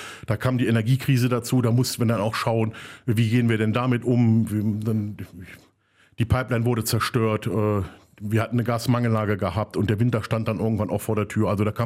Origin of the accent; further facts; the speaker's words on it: Solingen, North Rhine-Westphalia, Germany; Ich bin halt im Bergischen Land groß geworden. Ich bin hier geboren. Ich bin auch, bin in Solingen geboren.